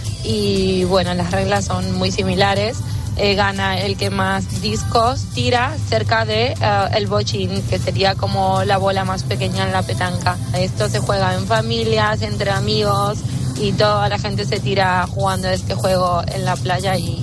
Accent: Argentina; en mi pueblo de Argentina es muy común en las playas jugar a un juego que se llama el tejo

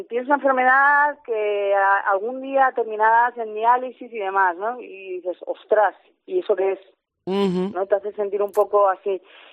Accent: Switzerland; now in Castellón, Spain; yo vengo de Suiza. He estado, bueno, soy suiza y española y después de 15 años en Suiza decidimos mi marido y yo venirnos a Castellón y llevamos 4 años aquí.

